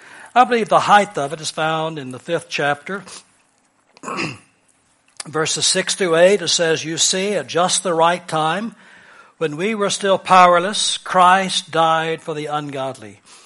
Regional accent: Texas, United States; By the way, pecan is the correct pronunciation. I know I'm from Texas.

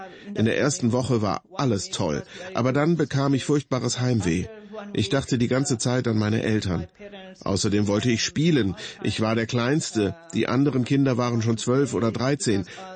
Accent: Pakistan; moved away; ganze Familie ist sehr im Islam verwurzelt, auch meine Geschwister. Ich war auch Imam in meiner Jugend in Pakistan.

